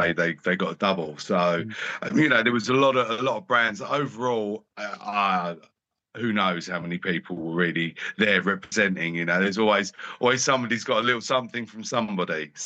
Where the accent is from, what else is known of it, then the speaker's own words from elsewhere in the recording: London, United Kingdom; because I come from London